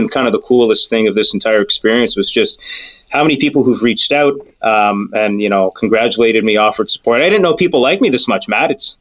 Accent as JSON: {"language": "English", "town": "Montreal", "region": "Quebec", "country": "Canada", "tie": "born or raised there", "said": "Montreal. Well, the West Island. Did a good chunk of my youth in DDO, and then my mom moved out to St. Lazare. My dad's still out in DDO, and they're both still there."}